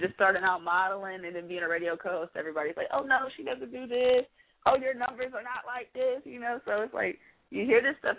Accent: Detroit, Michigan, United States; I mean, I'm from Detroit.

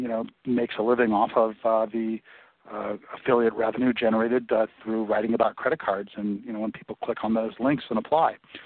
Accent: Atlanta, Georgia, United States; I grew up in Atlanta, and so I heard him on the radio and saw him on TV for many, many years

